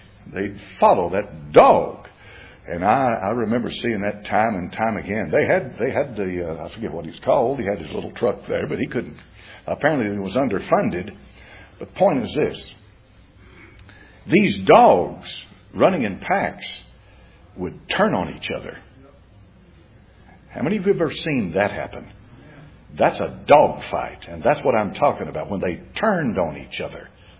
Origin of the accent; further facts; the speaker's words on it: Knoxville, Tennessee, United States; I grew up in Knoxville, Tennessee. I grew up here.